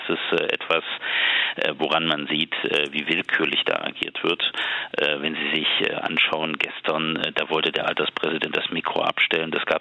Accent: Thuringia, Germany; das war schon etwas, was mich als Thüringer wahnsinnig schmerzt

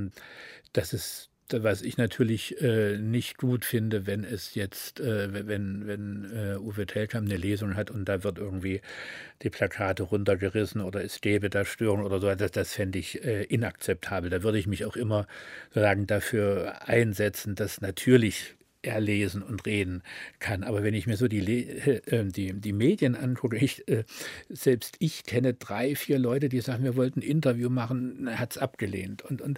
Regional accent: Dresden, Saxony, Germany; accent: Saxon; Ich bin halt ein Dresdner, ich bin da aufgewachsen und ich bin eben zweisprachig aufgewachsen.

